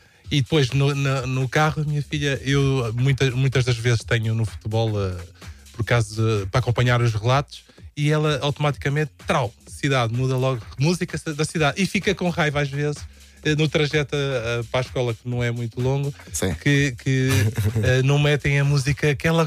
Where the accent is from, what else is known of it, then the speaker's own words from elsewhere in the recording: Amadora, Lisbon, Portugal; Eu sou da Amadora